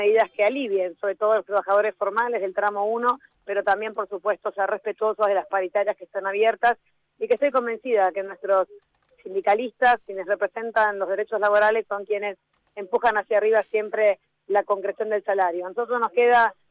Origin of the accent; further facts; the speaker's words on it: Gregorio de Laferrère, Buenos Aires Province, Argentina; born there; allá en la Ferrere, que es donde yo nací